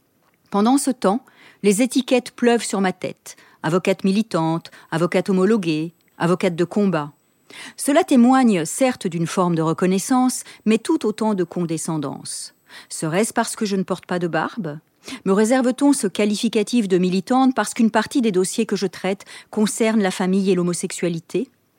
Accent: Paris, Île-de-France, France; J'ai grandi à Paris.

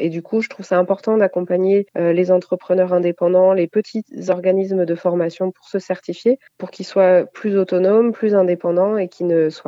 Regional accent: Auvergne-Rhône-Alpes, France; Je suis originaire de Haute-Savoie, il faut le dire. Donc, je suis très attachée aux montagnes

